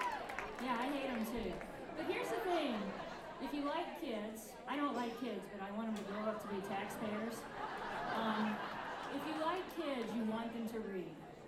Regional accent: Jonesboro, Georgia, United States; because I grew up in Jonesboro, Georgia.

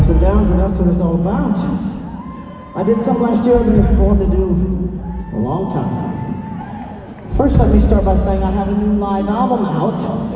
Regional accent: Leavenworth, Kansas, United States; I grew up in Leavenworth, Kansas. If you didn't know that, that's where I grew up, Leavenworth.

